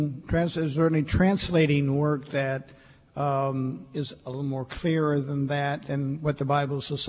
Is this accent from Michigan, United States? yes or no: yes; Detroit, Michigan, United States; from Detroit, Michigan.